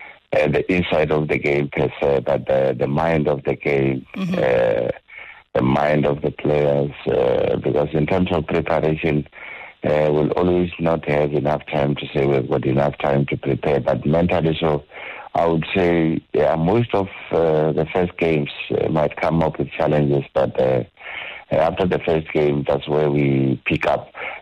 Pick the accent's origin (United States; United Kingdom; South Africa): South Africa; Bolobedu, Limpopo; I am from a village somewhere in Bolobedu. That's where I was born. That's where my parents' family is. It's a village called Mkwati Village around Bolobedu in the Mpopo in Zane.